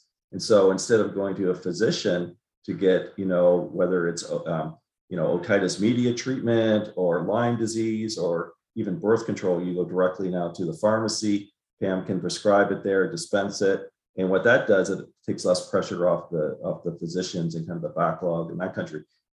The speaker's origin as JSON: {"language": "English", "town": "Bridgewater", "region": "Nova Scotia", "country": "Canada", "tie": "born or raised there", "said": "an example, originally from Canada. So this small independent pharmacy where I briefly worked in my hometown of Bridgewater, Nova Scotia, this June"}